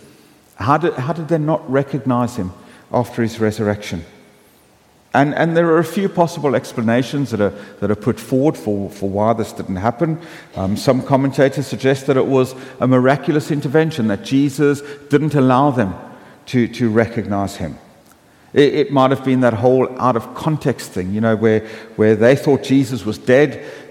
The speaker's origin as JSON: {"language": "English", "country": "South Africa", "tie": "born or raised there", "said": "When I was growing up in South Africa, there was a children's program we used to watch"}